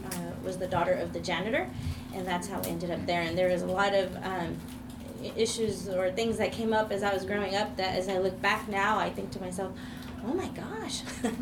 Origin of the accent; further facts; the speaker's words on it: El Paso, Texas, United States; I was born and raised in El Paso, and that's in Texas.